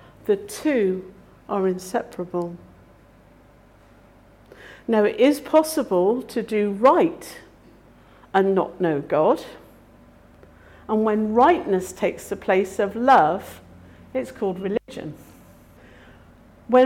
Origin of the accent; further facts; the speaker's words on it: England, United Kingdom; Now, I'm from England